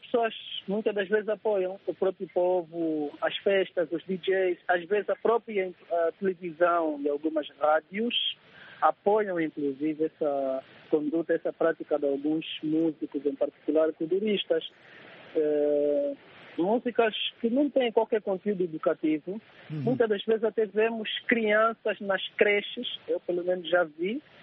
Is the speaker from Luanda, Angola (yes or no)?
no; Malanje, Angola; entretanto, eu sou de Malanje. Mas verdadeiramente somos todos angolanos.